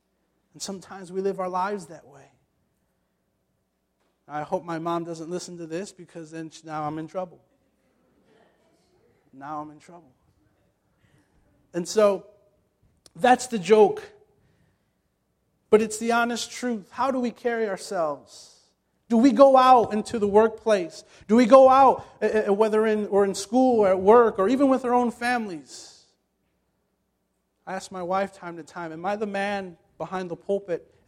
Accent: Indiana, United States; I'm an Indiana boy, and so I come in, and as my wife and I, she's from Joliet, but I'm from Indiana

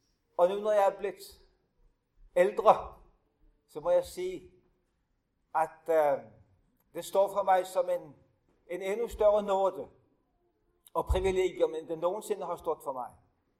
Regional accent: Bornholm, Capital Region of Denmark, Denmark; now in Hundested, Denmark; Jeg er fra Bornholm, så jeg snakker sådan halvnorsk i forvejen. Bornholm, Danmarks eneste klippeø, fjellø, helt ud til Østersjøen. Der er jeg født og opvokset.

